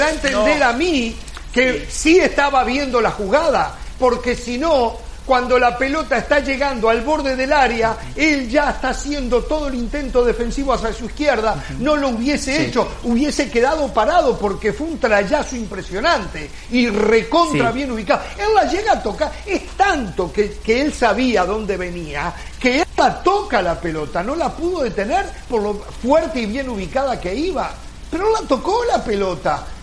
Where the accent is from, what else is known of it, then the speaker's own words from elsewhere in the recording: Uruguay; provengo de un país que hace exactamente lo mismo